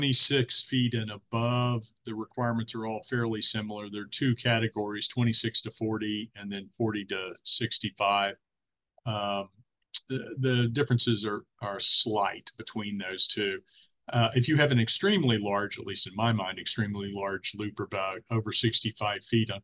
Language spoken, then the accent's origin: English; Texas, United States; which is our state boating regulatory agency here in my home state of Texas.